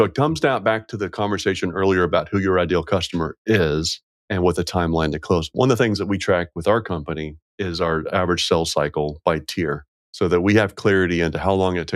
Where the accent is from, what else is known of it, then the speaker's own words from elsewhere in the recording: Boston, Massachusetts, United States; when I grew up, we loved conflict. I grew up in Boston.